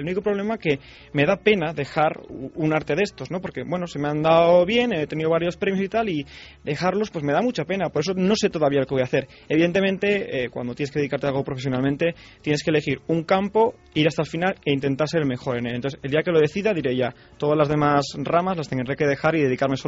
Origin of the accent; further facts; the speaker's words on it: Spain; yo me apetece mucho pues estar aquí en mi país. Yo me siento muy europeo, pero también me siento muy español.